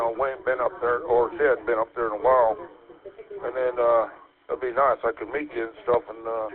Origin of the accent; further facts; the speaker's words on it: Vacaville, California, United States; Yeah, I grew up in Vacaville.